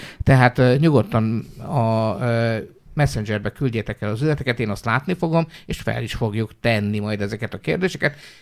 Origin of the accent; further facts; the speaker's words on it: Szentgotthárd, Vas, Hungary; én itt Vas megyében, Szentgotthárdon, ott az Őrségi erdők szélén, azon hatalmas nagy erdőségek vannak, ott nőttem fel